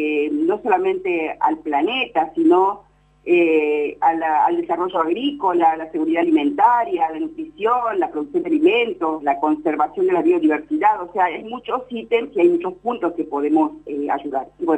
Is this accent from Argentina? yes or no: yes; Unquillo, Córdoba, Argentina; Yo soy de Córdoba, ajá, de la provincia de Córdoba, de Sierras Chicas, de Unquillo específicamente.